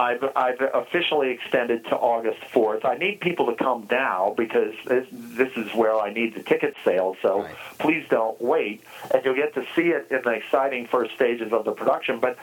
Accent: United States; And I've even found some Brits to talk to and not tell them I'm American.

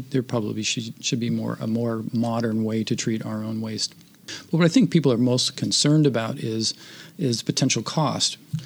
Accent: California, United States; Right. I came from Southern California, so when I came up here to work, half the systems seemed to be cesspools.

